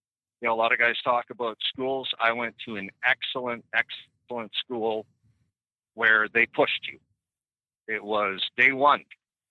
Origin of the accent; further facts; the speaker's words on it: Canada; being Canadian